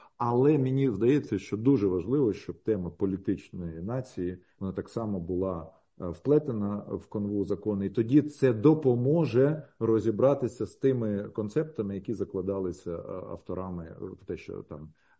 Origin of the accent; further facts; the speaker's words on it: Konotop, Sumy Oblast, Ukraine; born there; я народився в Конотопі, який є Сіверщиною і є Гетьманщиною.